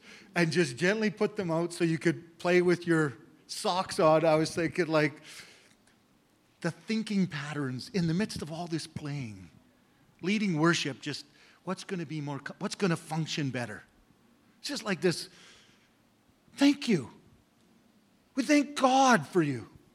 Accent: Canada; also born or lived in Africa; I grew up in Canada. I'm a Canadian. Spent a long time now in Africa, so I'm kind of confused. I'm a hybrid

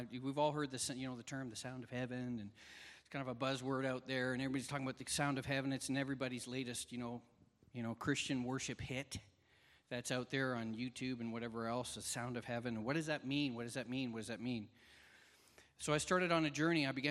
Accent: Canada; but I'm a Canadian, I love my country

